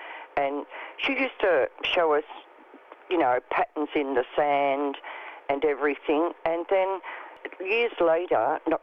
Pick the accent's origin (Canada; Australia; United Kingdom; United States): Australia; Melbourne, Victoria; also born or lived in Warrnambool; Well, my father was in the war and we lived with my grandmother down Warrnambool. And when he came back from the war, we moved to Melbourne.